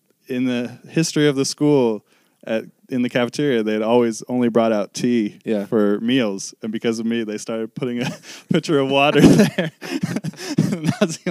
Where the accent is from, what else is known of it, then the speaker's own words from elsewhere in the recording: Minnesota, United States; also born or lived in Fresno, California / Arkansas; I consider Minnesota home. I was born in California, like Northern California, Fresno. We were only there for like a month after I was born, and then lived in Arkansas till I was 6, and then we moved to Minnesota.